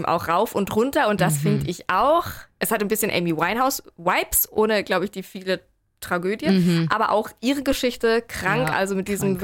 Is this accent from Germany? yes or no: yes; Nuremberg, Bavaria, Germany; weil ich bin ja auch voll im Dorf aufgewachsen, aber in Nürnberg.